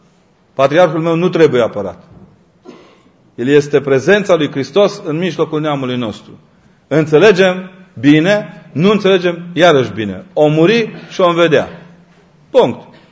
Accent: Transylvania, Romania; Eu nu sunt ardelean fără maghiar și german lângă mine.

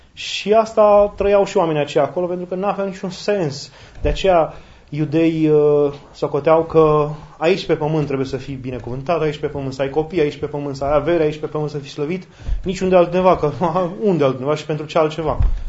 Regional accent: Romania; deși eu sunt român și am învățat să mă rog neauș

